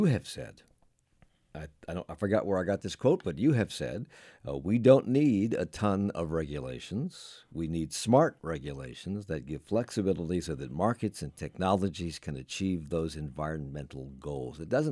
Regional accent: Alexandria, Virginia, United States; I grew up in D.C. Yeah. I grew up in Alexandria, and I know what that river used to smell like

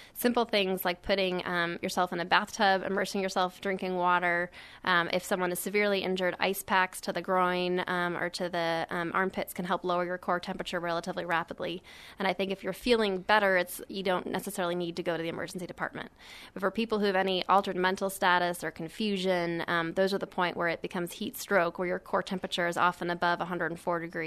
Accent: Chicago, Illinois, United States; moved away; They are, and I'm from Chicago myself, and it did take a little bit of adjustment coming here in August

